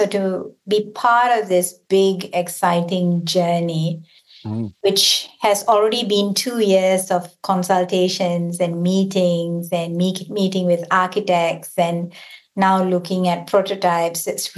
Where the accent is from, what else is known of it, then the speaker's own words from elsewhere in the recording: Malaysia; So I come from Malaysia originally